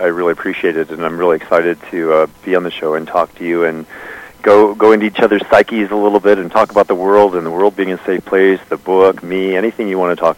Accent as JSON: {"language": "English", "region": "Iowa", "country": "United States", "said": "I'm actually from Iowa."}